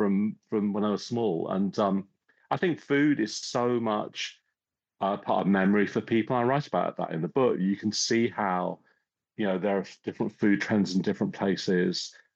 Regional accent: England, United Kingdom; now in United States; I guess that I had a very English upbringing, grew up in the middle of the countryside.

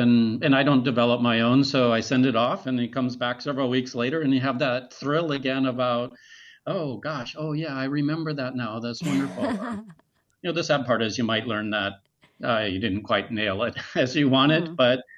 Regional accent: Bismarck, North Dakota, United States; I grew up in Bismarck for the most part

